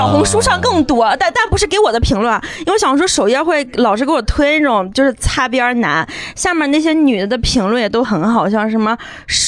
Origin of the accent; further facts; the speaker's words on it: Shandong, China; 不愧是山东人、啊，我们山东人